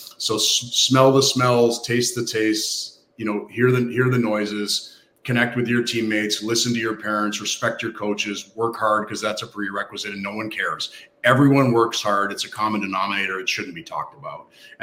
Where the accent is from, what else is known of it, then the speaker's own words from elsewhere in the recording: Canada; I'm Canadian, but this amazing country has given me everything in my life